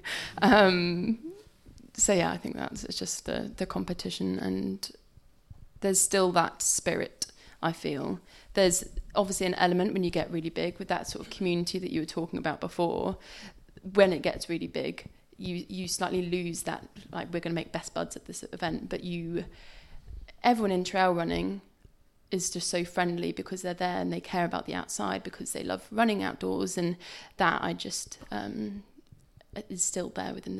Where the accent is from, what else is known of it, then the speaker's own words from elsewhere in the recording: Bristol, South West England, United Kingdom; So I'm from Bristol, and that's great.